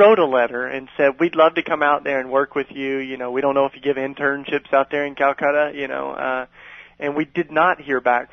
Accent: Tennessee, United States; And I grew up in East Tennessee, and that just totally shaped my whole social and political view

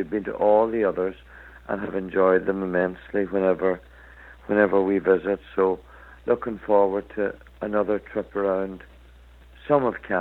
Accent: Ireland; And, you know, being Irish, you generally get a smile when people realize you're Irish.

